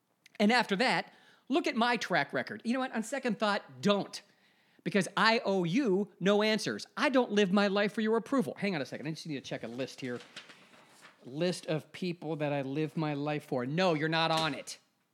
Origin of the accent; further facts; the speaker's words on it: Ohio, United States; Now, this comes from my home state in Ohio, this article from a local affiliate, Fox 8 News.